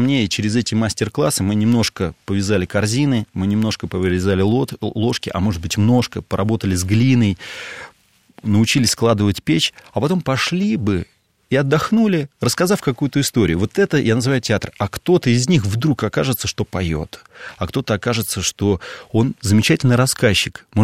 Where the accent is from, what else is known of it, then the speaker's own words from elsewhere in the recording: Moscow, Russia; я родился в Москве, я люблю этот город, это мой родной город.